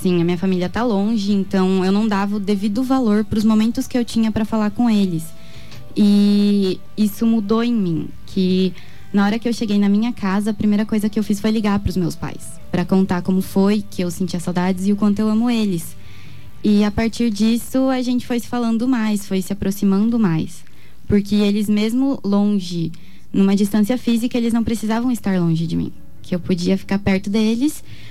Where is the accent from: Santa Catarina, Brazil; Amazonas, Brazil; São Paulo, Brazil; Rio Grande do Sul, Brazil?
Santa Catarina, Brazil; Eu sou de Santa Catarina, mas Catarina. Vim pra cá e estudo.